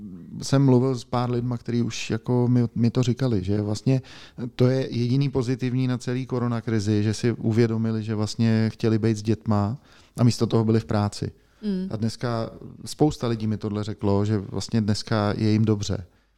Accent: Prague, Czechia; ale jako my Pražáci třeba. A ono se máme furt samý výhody samozřejmě proti všem, že jo? Protože jsme Praha.

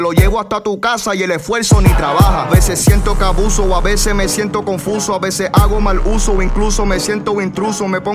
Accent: Ponce, Puerto Rico

